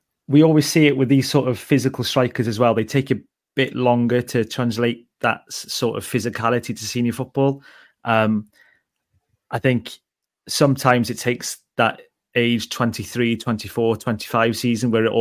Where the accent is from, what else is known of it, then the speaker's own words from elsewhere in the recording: Wales, United Kingdom; obviously I'm biased because I'm Welsh